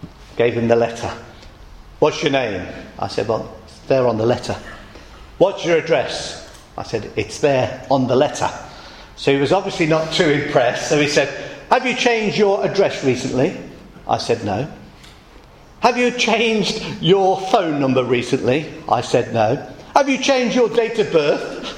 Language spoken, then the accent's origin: English; England, United Kingdom; born there; I thought, well, I was born in England, I must be a Christian.